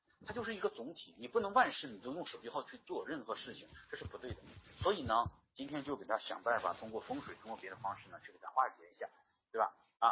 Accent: Shanxi, China; 的老总是我们山西人嘛

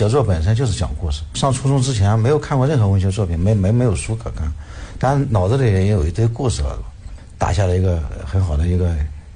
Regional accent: Shandong, China; 我老家是在鲁西地区，相对比较落后，小时候没有别的娱乐啊

